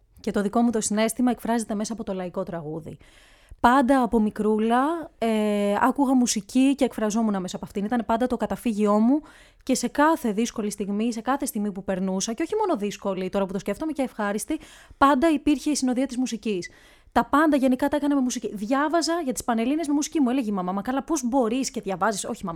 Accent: Mytilene, North Aegean, Greece; Να πούμε ότι εγώ μεγάλωσα στη Μυτιλίνη, στο νησί της Μυτιλίνης.

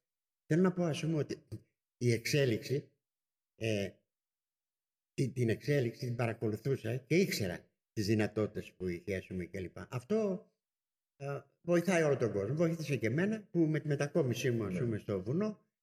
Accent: Syssarcha, Greece; now in Athens, Greece; δεν ένιωσα ποτέ Ηρακλειώτης, παρότι είμαι δημότης Ηρακλείου. Και στην Αθήνα 45 τόσα χρόνια ή παραπάνω και στον κόσμο δεν ένιωσα ποτέ Αθηναίος. Όταν με ρωτούσαν πάντα από πού είσαι, έλεγα από τα Σύσσαρχα.

